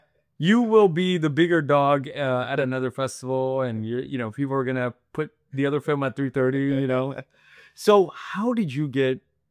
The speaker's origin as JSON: {"language": "English", "town": "Los Angeles", "region": "California", "country": "United States", "tie": "born or raised there", "said": "I'm from LA. I grew up in LA. I grew up in Koreatown."}